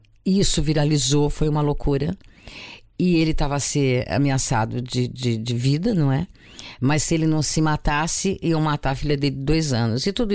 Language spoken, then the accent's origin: Portuguese; São Paulo, Brazil; born there; now in Rio de Janeiro, Brazil; Nasci em São Paulo, mas me sinto muito carioca porque minha vida foi feita toda lá.